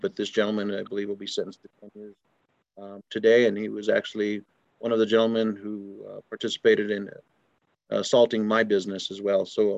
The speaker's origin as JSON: {"language": "English", "town": "Trinidad", "region": "Colorado", "country": "United States", "tie": "born or raised there", "said": "Trinidad is my hometown, and Los Animas County is born and raised here"}